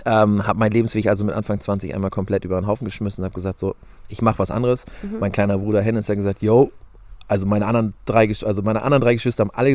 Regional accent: Lower Saxony, Germany

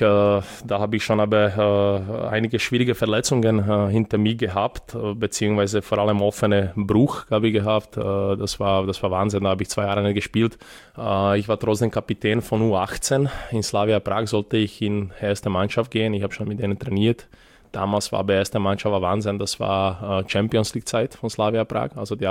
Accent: Belgrade, Serbia; born there; German is a second language; Also geboren bin ich in Belgrad, in Serbien, nur bei uns, also ich bin genau dieser Jahrgang, wir sind Kriegskinder, das bedeutet, wir haben gefluchtet

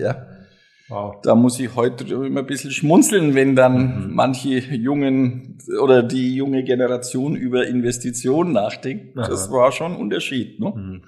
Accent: Bavaria, Germany; Oh, ich bin Franke, das heißt Lothar Matthäus ist mein sprachliches Vorbild.

